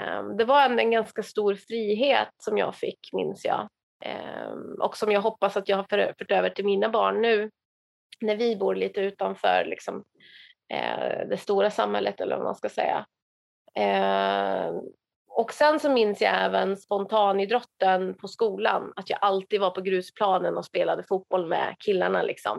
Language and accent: Swedish; Rottneros, Värmland, Sweden; Jag är uppväxt på landet i Rottneros, bredvid en skidbacke, liksom på ett berg som heter Finnfallet, bredvid Skisunne.